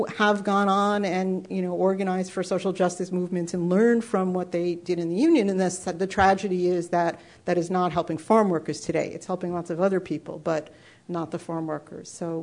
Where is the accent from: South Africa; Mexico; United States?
United States; New York; I mean, I'm from New York, and when you get to the East Coast, you know, forget it.